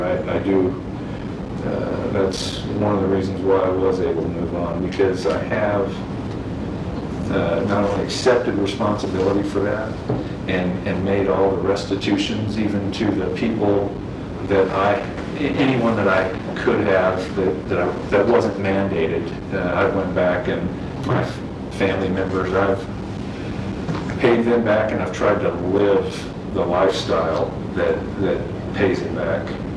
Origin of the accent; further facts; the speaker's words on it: Phoenix, Arizona, United States; also born or lived in Prescott; I grew up in Phoenix until I was about 12, and we moved to Prescott, and then from Prescott until I was 18.